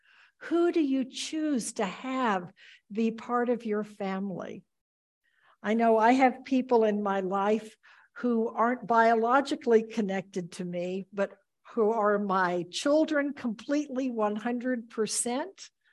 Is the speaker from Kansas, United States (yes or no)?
no; Texas, United States; I'm from Texas, where these fundamentalist ministers told everybody that God was scary and awful and judging you